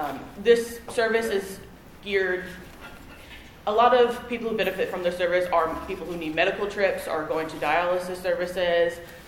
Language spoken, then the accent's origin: English; Indiana, United States; I'm originally from Southern Indiana. I graduated from University of Southern Indiana in December 21.